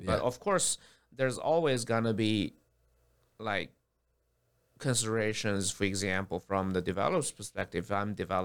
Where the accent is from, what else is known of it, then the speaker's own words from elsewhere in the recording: China; now in United States; I come from China.